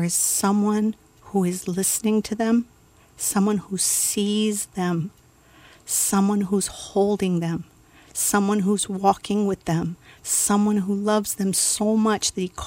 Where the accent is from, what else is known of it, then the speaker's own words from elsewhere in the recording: Hawaii, United States; And being Haole, growing up in Hawaii, that was back in the days when people would actually fear going to school on the last day of school